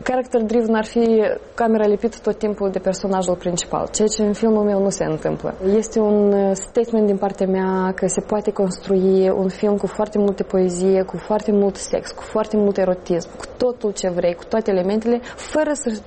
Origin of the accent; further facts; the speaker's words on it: Moldova; eu sunt din Moldova și este țara mea